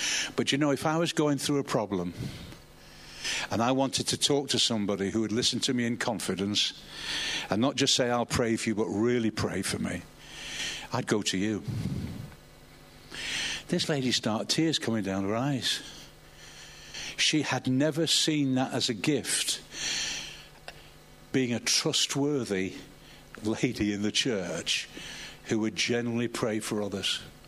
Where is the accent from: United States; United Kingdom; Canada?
United Kingdom; England; Because we're English, aren't we?